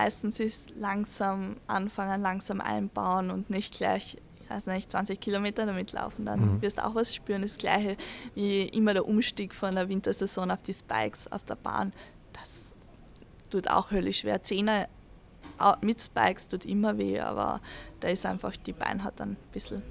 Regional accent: Austria; Einfach auch aufzeigen, dass man auch als Österreicherin da vielleicht Richtung Mittelfeld mitlaufen kann.

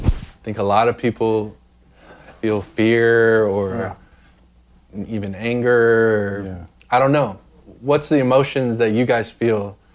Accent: Nashville, Tennessee, United States; I grew up in Nashville

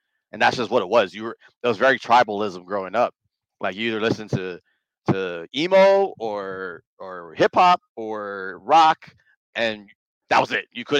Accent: San Antonio, Texas, United States; So with that being said, growing up in San Antonio, as you know, whether I'm black and Mexican or not, they're going to see me as black people, as a black person.

